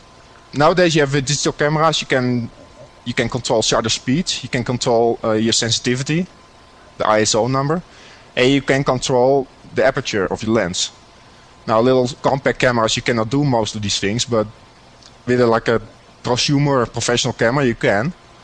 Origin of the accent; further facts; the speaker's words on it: Netherlands; I grew up in the Netherlands, and my father was a photographer